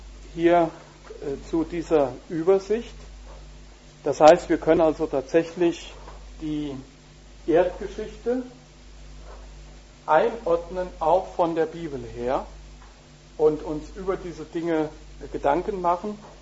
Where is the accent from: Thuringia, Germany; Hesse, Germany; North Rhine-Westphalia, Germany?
Hesse, Germany; Das weiß ich. Ich komme daher, aus dem Vogelsberg.